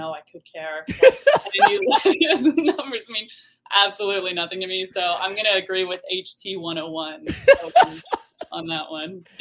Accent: Kansas City, Kansas, United States; now in Topeka, United States; So I grew up in Kansas City, went to Shawnee Mission West, quick little Viking shout out.

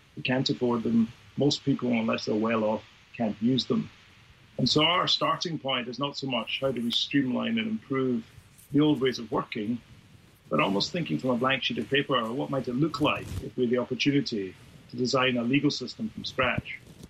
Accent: Scotland, United Kingdom; accent: Scots; I'm a Scots lawyer by background, actually. You may hear the trace of my accent.

